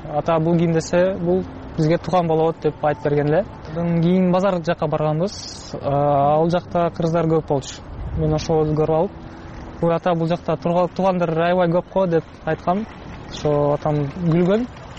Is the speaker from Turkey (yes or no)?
no; Yekaterinburg, Sverdlovsk Oblast, Russia; also born or lived in Osh, Kyrgyzstan; 95 мен төрөлдүм. Биз Ошто турганбыз, Ошто атам иштеп. Кийин мен 1.5 жашымда, ошондо 97 жыл болот. Бул жака келебиз, Екатеринбургга. Атам бул жакта дагы жүрүп, иштерди баштап, жумуш керип, квартира табып, кайра Ошко барган, бизди чакырып, бизди алып келген ушул жака. Ошо 97 жылдан бери ушул жактабыз.